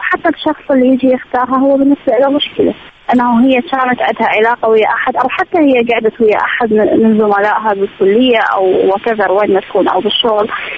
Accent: Baghdad, Baghdad Governorate, Iraq; من بغداد.

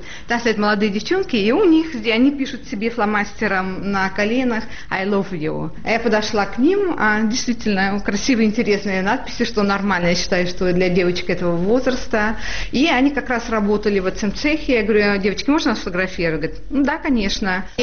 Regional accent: Naberezhnye Chelny, Tatarstan, Russia; я сама в детстве жила на Бежных Челнах, КамАЗ.

